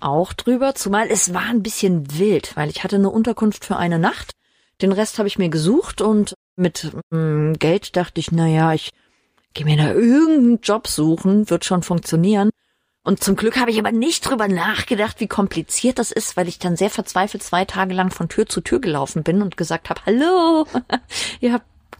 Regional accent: Saulheim, Rhineland-Palatinate, Germany; Groß geworden bin ich in Saulheim. Okay. Zur Schule gegangen in Alzey. Und studiert habe ich dann in Mainz. Aber ich bin tatsächlich Dorfkind, also Saulheim.

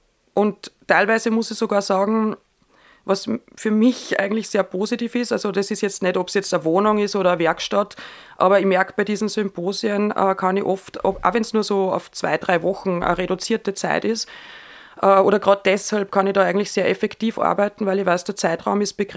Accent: Frankenburg, Upper Austria, Austria; natürlich fühle ich mich in Frankenburg zu Hause, das ist mein Elternhaus, da bin ich aufgewachsen, dann bin ich ja... auf die Akademie nach Wien gekommen, zum Gunter Damisch, war dann 5 Jahre in Wien, dann 5 Jahre in Berlin

